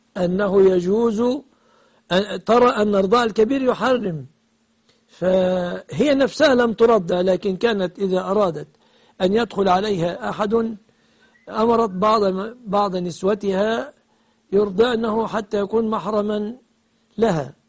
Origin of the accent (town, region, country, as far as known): Egypt